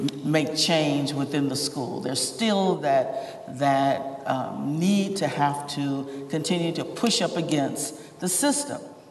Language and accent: English; Compton, California, United States; when I grew up in Compton, with it being all black, it was not the way it's depicted today